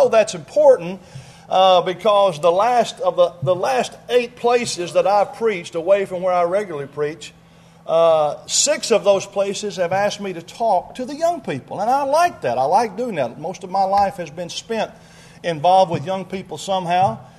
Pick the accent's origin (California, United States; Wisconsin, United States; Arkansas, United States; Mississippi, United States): Arkansas, United States; I grew up in Northeast Arkansas. I grew up in a family of five.